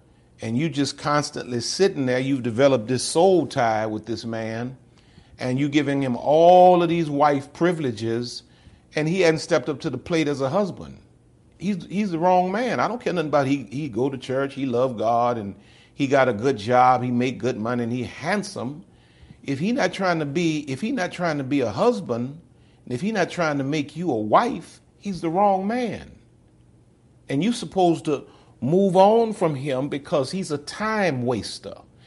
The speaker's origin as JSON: {"language": "English", "region": "the South", "country": "United States", "said": "I'm from the South."}